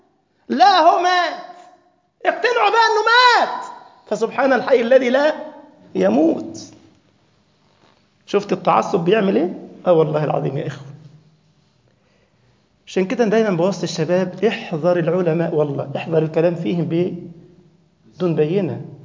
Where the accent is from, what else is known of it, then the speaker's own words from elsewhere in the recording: Egypt; رجل كان عندنا في مصر، وكانوا قديما نصبوه إمام الجرح والتعديل في مصر